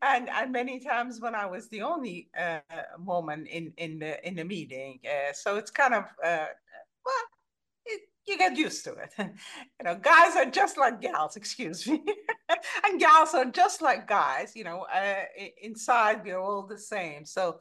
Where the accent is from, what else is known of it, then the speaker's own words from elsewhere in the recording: Iran; English is a second language; moved away; I grew up in Iran, and I always wanted to write, but writing in Iran, and same as here, if you want to stay an ethical and a good person, it's hard.